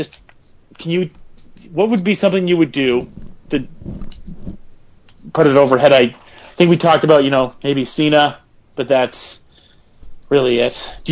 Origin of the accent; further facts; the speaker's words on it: Canada; because we're Canadian